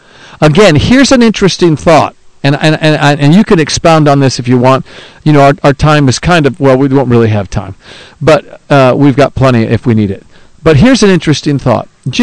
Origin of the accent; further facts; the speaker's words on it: New York, United States; Well, I'm from New York.